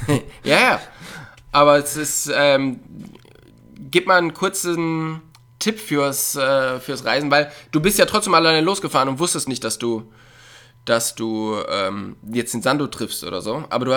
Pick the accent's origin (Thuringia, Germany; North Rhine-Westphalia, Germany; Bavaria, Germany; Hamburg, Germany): North Rhine-Westphalia, Germany